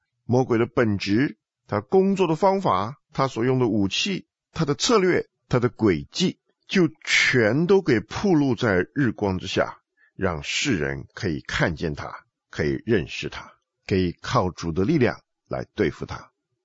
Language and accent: Chinese; China; 我们中国人有一句话说引蛇出洞